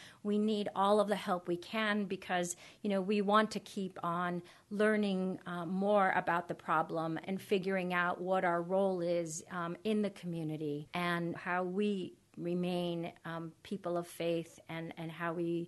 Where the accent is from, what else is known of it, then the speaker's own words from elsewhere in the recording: Costa Rica; I'm originally from Costa Rica, and I grew up with a deep, deep appreciation, and a deep love, and a deep comfort in nature.